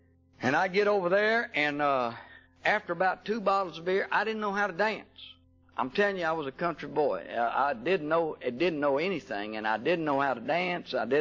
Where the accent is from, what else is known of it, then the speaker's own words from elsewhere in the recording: Houston, Texas, United States; I was raised on a ranch and a dairy farm in Houston. I know some of y'all think I'm from Cambridge, England, the way I talk, but I wasn't a Harvard or an Oxford man, either one.